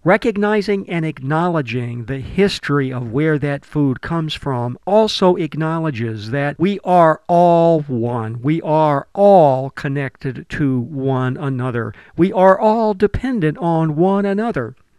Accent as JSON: {"language": "English", "town": "Olympia", "region": "Washington", "country": "United States", "tie": "born or raised there", "said": "In my hometown of Olympia, Washington, we have a farmer's market."}